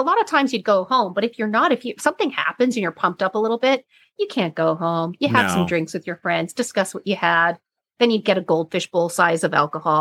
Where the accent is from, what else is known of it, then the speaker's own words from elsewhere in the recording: Canada; Me being Canadian